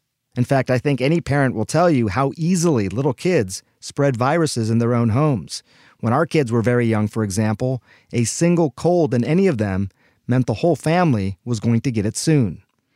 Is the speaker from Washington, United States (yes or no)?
no; Georgia, United States; In my home state of Georgia, and in our county